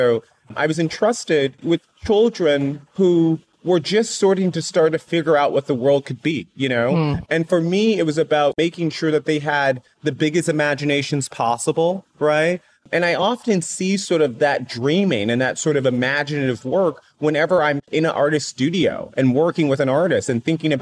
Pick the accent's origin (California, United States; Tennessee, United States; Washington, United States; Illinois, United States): Illinois, United States; Chicago; now in New York, United States; I grew up in Chicago. I was super interested in politics.